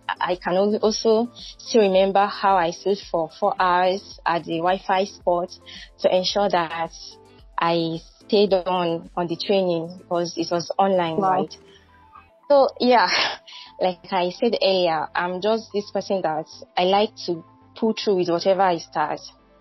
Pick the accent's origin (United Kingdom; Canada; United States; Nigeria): Nigeria; Enugu, Enugu State; And I'm a first daughter, born into a Christian home. And I grew up in Enugu.